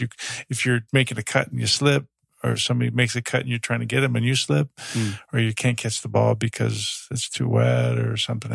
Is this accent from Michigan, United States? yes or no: yes; Michigan, United States; I grew up in Michigan. I grew up with snow.